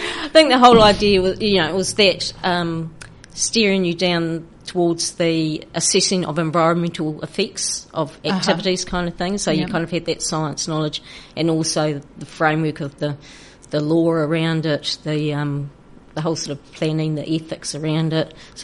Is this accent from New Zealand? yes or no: yes; Napier, Hawke's Bay, New Zealand; I am indeed.